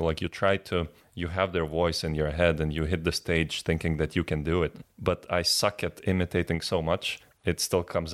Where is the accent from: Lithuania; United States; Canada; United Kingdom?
Lithuania; English is a second language; Maybe it's because, like, I'm from Lithuania.